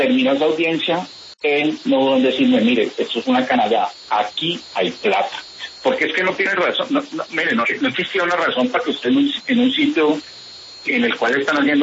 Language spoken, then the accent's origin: Spanish; Cali, Valle del Cauca, Colombia; porque yo soy de Cali y crecí en un ingenio azucarero y del cual después fui gerente cerca a Pradera